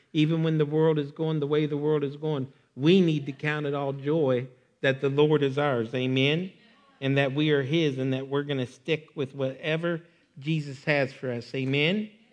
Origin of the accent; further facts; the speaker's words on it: United States; Now listen, I'm American, and I'm a patriot, and I love my country.